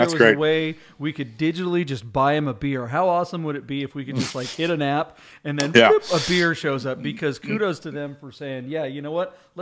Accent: New Jersey, United States; We love to make fun of their East Coast accent. I'm from New Jersey.

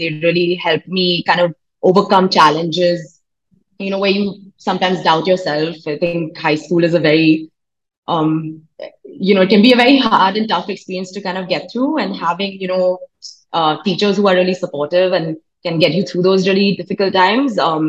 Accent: Mumbai, Maharashtra, India; So I grew up in Mumbai, you know, been sort of in the same house for all my life, lived in Bandra

